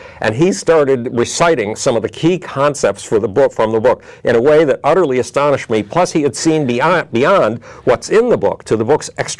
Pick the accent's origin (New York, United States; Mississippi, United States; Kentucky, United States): New York, United States; Buffalo; Yes, I grew up in Buffalo.